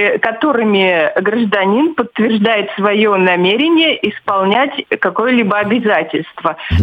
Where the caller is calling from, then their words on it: Moscow Oblast, Russia; я из Подмосковья.